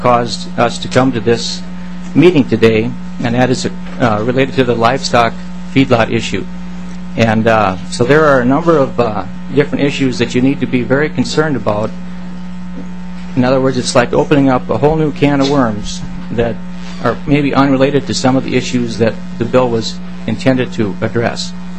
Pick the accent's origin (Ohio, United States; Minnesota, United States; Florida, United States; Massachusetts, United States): Minnesota, United States; Murdock; from Swift County, Murdoch, Minnesota.